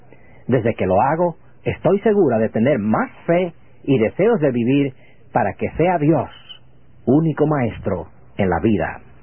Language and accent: Spanish; Dominican Republic; cuando me preguntan de dónde soy, y respondo, de la República Dominicana, donde todo el mundo hace lo que le da la gana.